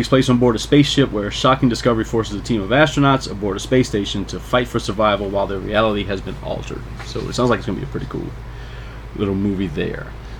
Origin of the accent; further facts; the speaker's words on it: New Iberia, Louisiana, United States; You know, the last remake of The Blob was filmed near my hometown of New Iberia, Louisiana, in a city called Abbeville, Louisiana.